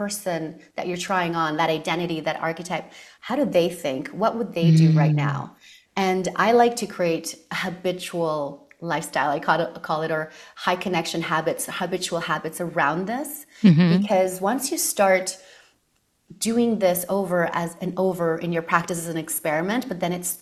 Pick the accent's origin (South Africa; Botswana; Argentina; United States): Argentina; I'm from a Latin background. And so dance is another way of babysitting in our countries. I'm from Argentina.